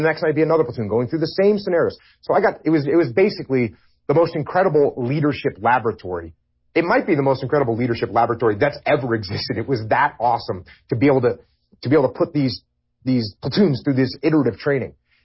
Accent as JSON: {"language": "English", "country": "United States", "said": "as an American, I don't like the idea of mandating that people do something that they don't want to do."}